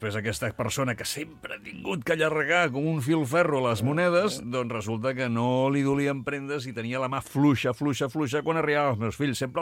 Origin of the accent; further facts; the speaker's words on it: Catalonia, Spain; vilafranquines i catalans com nosaltres